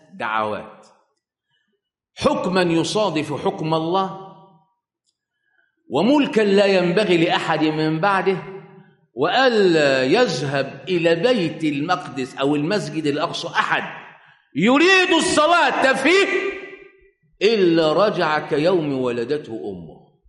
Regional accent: Egypt; من ضمن الاخبار يقول لك العيال اللي عندنا في مصر دول عيال عليهم احكام

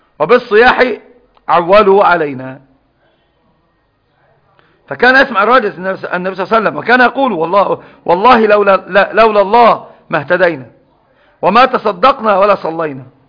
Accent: Egypt; اسمه قانون واسمه إيش عندنا في مصر يسمونه القانون صح

